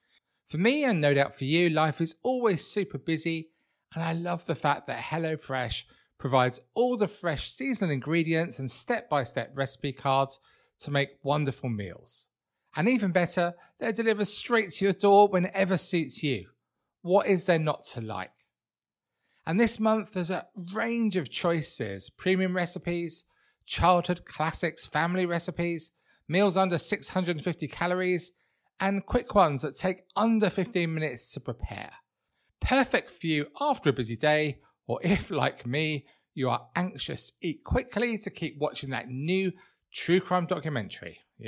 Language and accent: English; East of England, United Kingdom; from the county where I grew up in Hertfordshire.